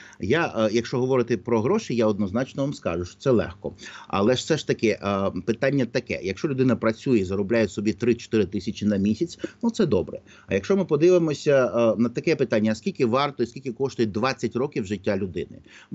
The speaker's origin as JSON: {"language": "Ukrainian", "town": "Odesa", "region": "Odesa Oblast", "country": "Ukraine", "said": "як у нас в Одесі кажуть, давайте зайдемо до цього питання з іншого боку"}